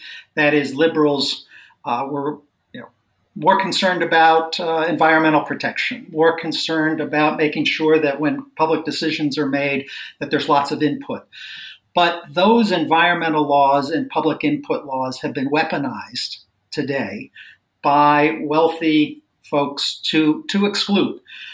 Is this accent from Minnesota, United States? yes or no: yes; Minnesota, United States; also born or lived in Washington, D.C.; So I was born in Washington, D.C. My formative years were in Minnesota